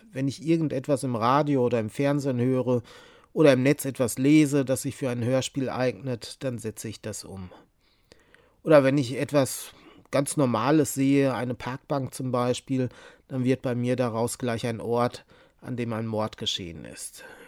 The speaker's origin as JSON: {"language": "German", "town": "Menden", "region": "North Rhine-Westphalia", "country": "Germany", "tie": "born or raised there", "said": "Ich versuche immer, wo es mal passt, meine Heimatstadt Menden unterzubringen."}